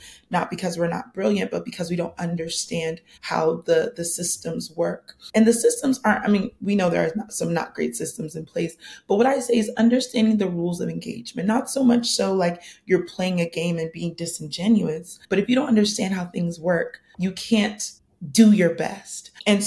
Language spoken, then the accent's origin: English; Nigeria; Yeah, so I remember my parents, they are immigrants. I am Nigerian, and they immigrated to this country